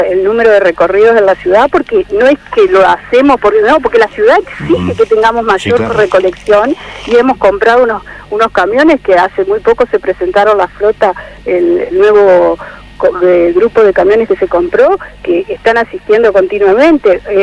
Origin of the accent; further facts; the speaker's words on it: Lomas del Mirador, Buenos Aires Province, Argentina; Yo me crié en Lomas del Mirador. Yo tengo 54 años.